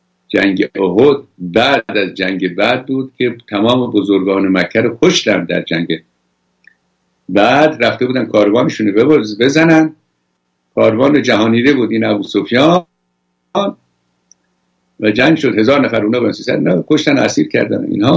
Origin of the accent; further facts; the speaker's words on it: Iran; بنده که اینجا نشستم به عنوان یک ایرانی که مسیح آزادی رو چشیدم 46 ساله